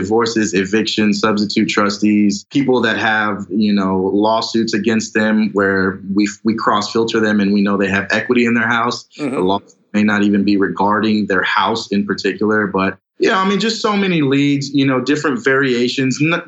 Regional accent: Corpus Christi, Texas, United States; my hometown is down south about 3 hours from Houston. It's called Corpus Christi.

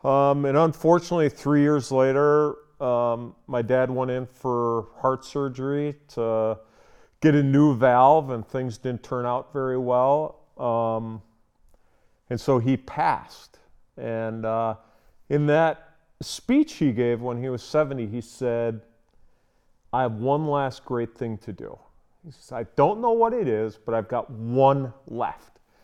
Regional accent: Wisconsin, United States; I grew up in Wisconsin. Two great parents.

